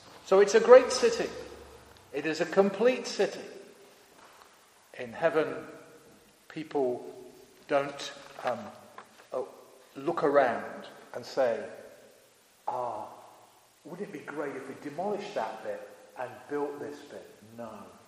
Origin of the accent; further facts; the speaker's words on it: Leicester, East Midlands, United Kingdom; I grew up in Leicester. I used to live near the Victoria Park.